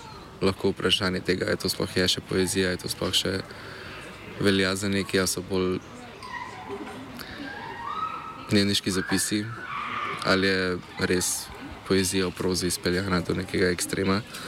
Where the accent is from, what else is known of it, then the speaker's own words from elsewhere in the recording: Kamnik, Central Slovenia, Slovenia; Ja, iz Kamnika sem.